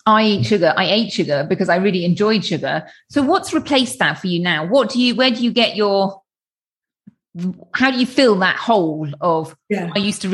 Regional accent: United Kingdom; as a British person

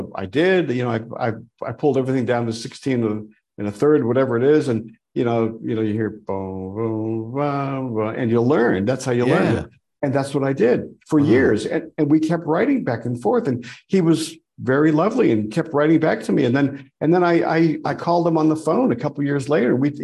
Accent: Erie, Pennsylvania, United States; I'm from Erie, Pennsylvania, you know, and you know, et cetera, et cetera.

